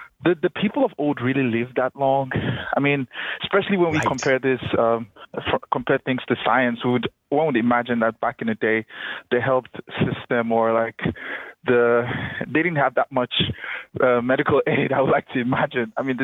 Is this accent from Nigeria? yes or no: yes; Nigeria; you've really helped me in my spiritual journey right from in my home country, Nigeria.